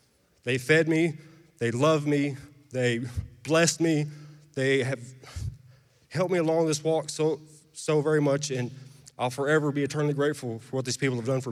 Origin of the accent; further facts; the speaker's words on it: Owensboro, Kentucky, United States; I'm from Owensboro. He's from Owensboro. What's he doing in Texas?